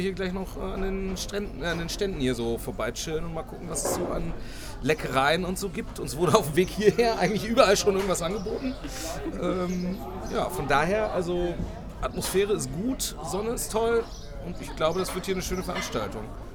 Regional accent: Göttingen, Lower Saxony, Germany; Ich komme aus Göttingen.

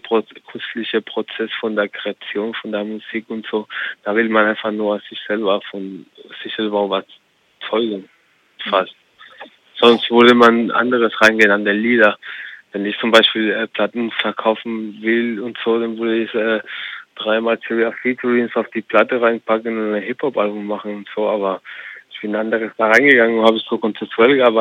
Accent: Andalusia, Spain; Und ich komme aus Spanien, komme nicht aus Amerika

